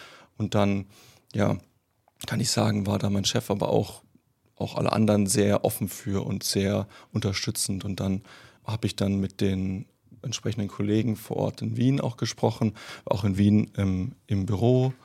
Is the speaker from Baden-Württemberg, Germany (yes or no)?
yes; Heidelberg, Baden-Württemberg, Germany; now in Vienna, Austria; Genau, also ich komme auch ursprünglich aus Heidelberg, war immer hier in der Region irgendwo verwurzelt, bin es auch nach wie vor noch.